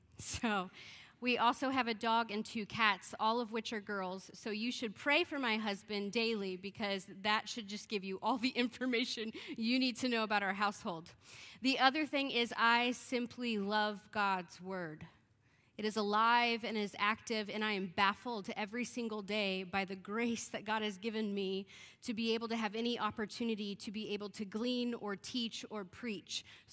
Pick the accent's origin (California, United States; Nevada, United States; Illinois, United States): Illinois, United States; Chicago; I am from Chicago. I am a women's pastor at a church called Christ Community Church